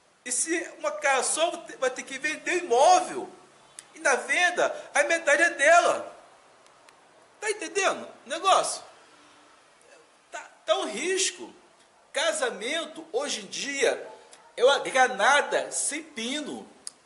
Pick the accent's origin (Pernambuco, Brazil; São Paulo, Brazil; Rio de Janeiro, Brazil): Rio de Janeiro, Brazil; now in Northeast Brazil; eu vim do estado do Rio, hoje estou no Nordeste